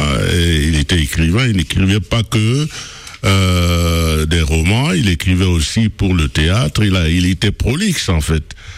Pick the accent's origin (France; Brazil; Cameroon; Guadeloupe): Cameroon; Douala, Littoral; moved away; mon bel oncle, quand j'étais jeune à Douala, il pratiquait les courses de vélo à l'époque.